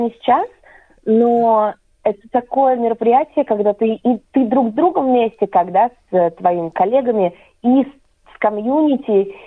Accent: Moscow, Russia; То есть я, как человек, который родился и вырос в Москве, никогда не могла себе представить

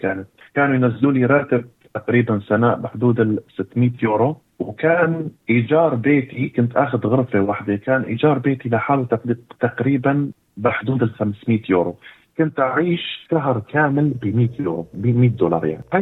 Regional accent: Al-Hasakah Governorate, Syria; now in Europe; أنا من الحسكة، من قرية اسمها أمواغفة، طبعاً بيد في بيئة شعبية. ما كنت أتوقع يوم من الأيام بحياتي أني أنا غادر بلدي سوريا الحبيب، ولكن ظروف الحرب يمكن هي اللي خلتني أني أطلع وانتقل لأوروبا

